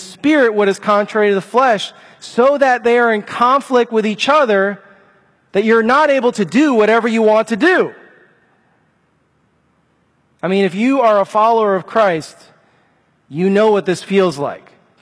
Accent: Chicago, Illinois, United States; I'm from Chicago, so I'm new to all this stuff out in the wilderness, right?

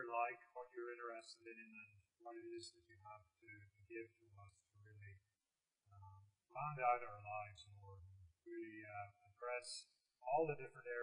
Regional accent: Ireland; moved away as an adult; now in Ohio, United States; For those of you that don't know me, I was brought up in Ireland. I came to Ohio State where I was a PhD student

